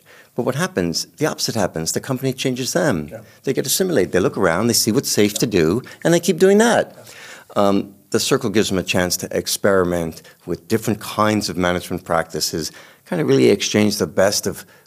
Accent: New York City, New York, United States; I'm a New Yorker. New York. I grew up in the Bronx, New York, that you may have seen in on TV and various crime shows.

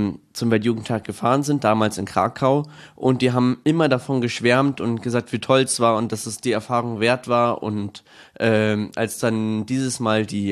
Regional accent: Bad Tölz, Bavaria, Germany; ich bin 20 Jahre alt und komme aus Bad Tölz

